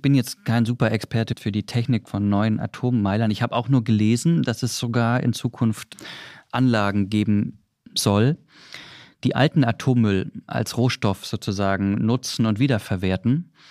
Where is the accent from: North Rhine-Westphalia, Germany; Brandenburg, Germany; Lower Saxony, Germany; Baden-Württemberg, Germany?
Baden-Württemberg, Germany; was ich als Schwabe natürlich total nachvollziehbar finde